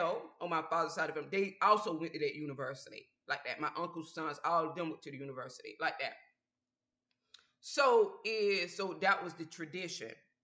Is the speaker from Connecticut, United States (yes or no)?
no; Georgia, United States; Because I was raised, like, I guess because I'm from Georgia, the type of family I had, a lot of respect for the parents.